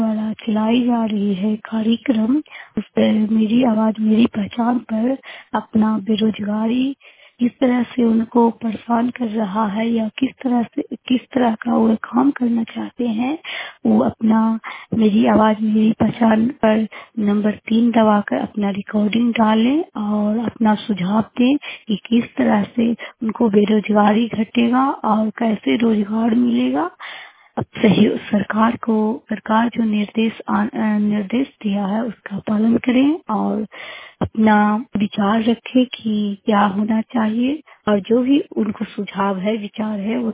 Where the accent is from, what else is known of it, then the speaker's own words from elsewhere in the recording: Bihar, India; मैं नालंदा जिला की निवासी हूँ और दामोदर सुबल्ला पंचायत की हूँ।